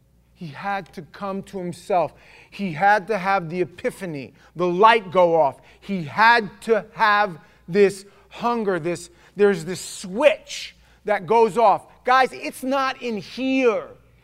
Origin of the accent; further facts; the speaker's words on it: New York, United States; I come from New York. We don't do that prejudice thing in New York.